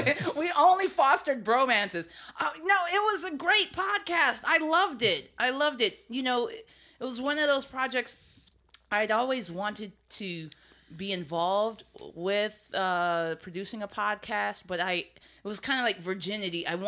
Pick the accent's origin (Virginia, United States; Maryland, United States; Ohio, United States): Ohio, United States; I told you, like, growing up in Ohio, we only had, like, 4 or 5 racial food groups.